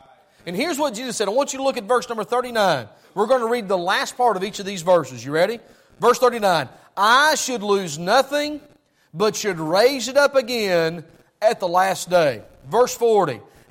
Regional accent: United States; born there; Thank God I was born here in the States.

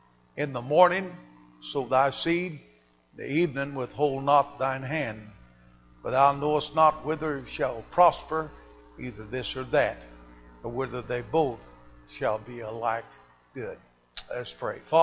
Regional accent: Tennessee, United States; I'm from Tennessee, and I talked to some of the preachers here, and they know the preachers that I know.

